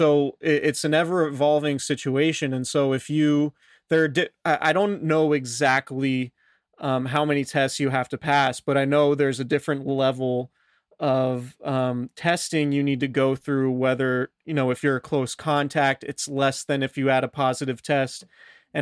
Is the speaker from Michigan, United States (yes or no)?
no; Santa Rosa, California, United States; I'm from Santa Rosa. There's a lot of good beer in Santa Rosa